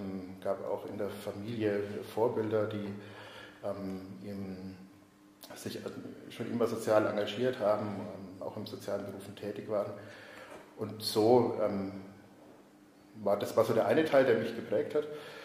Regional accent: Schwabach, Bavaria, Germany; Geboren bin ich in Schwabach, bin auch dort aufgewachsen, habe aber ganz viele Bezugspunkte in den Nürnberger Süden und nach Nürnberg.

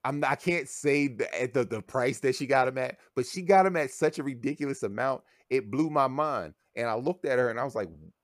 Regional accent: East Coast, United States; I didn't understand. I didn't know. I was just from the East Coast.

